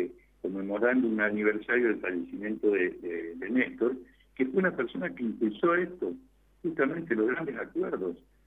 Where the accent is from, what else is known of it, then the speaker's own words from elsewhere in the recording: Argentina; lo que debemos seguir como argentinos